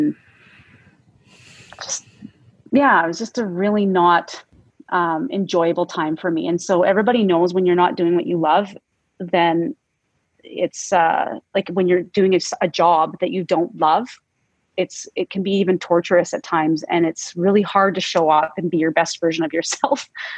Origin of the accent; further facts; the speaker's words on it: Red Deer, Alberta, Canada; I was growing up in Red Deer and it was in Calgary, and we could literally feel that energy.